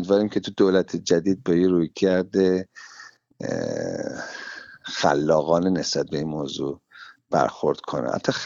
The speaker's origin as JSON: {"language": "Persian", "region": "Hamadan", "country": "Iran", "tie": "born there", "said": "ما تو استان همدان به دنیا اومدیم."}